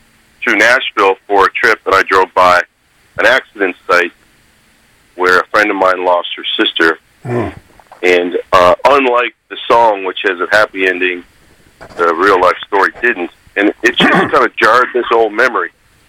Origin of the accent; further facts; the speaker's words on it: Nova Scotia, Canada; inspired by a couple of things from where I grew up in Nova Scotia.